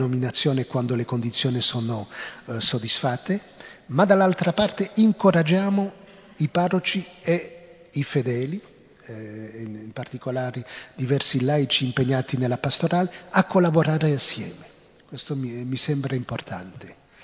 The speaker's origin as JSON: {"language": "Italian", "country": "Belgium", "said": "in un contesto come quello del mio paese, in Belgio, una chiesa molto secolarizzata"}